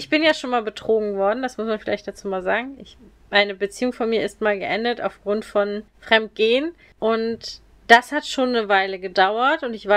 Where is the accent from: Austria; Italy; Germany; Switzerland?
Germany; Rhineland; dieses Gebiet des Rheinlands als meine Heimat. So, da muss aber jetzt nicht meine Stadt, in der ich geboren und aufgewachsen bin, zwingend sein.